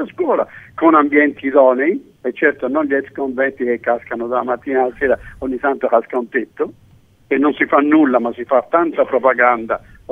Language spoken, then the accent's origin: Italian; Florence, Tuscany, Italy; born there; Io sono nato in Piazza del Duomo